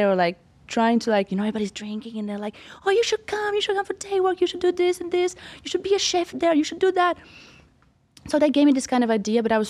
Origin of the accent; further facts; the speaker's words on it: Latvia; moved away; Well, I was born in Latvia, but I have not lived there for like 13 years, I guess. Mm-hmm. But I guess that's my background. That's where I grew up. And I was born in the year of Latvia separating from communism.